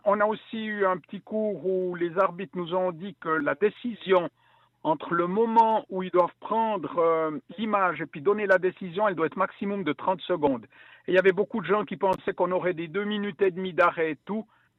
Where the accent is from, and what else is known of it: Switzerland